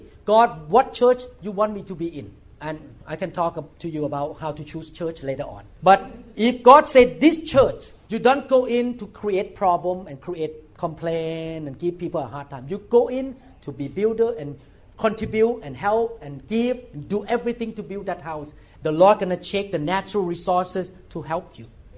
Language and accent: English; Thailand; English is a second language; moved away as an adult; I'm a neurosurgeon from Thailand. I want to be trained here.